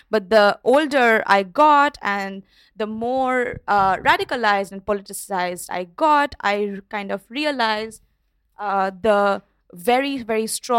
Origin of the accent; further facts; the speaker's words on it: Kolkata, West Bengal, India; English is a second language; I grew up in Kolkata, which used to be known as Calcutta, and it is basically one night away from Darjeeling and one night away from Assam as well.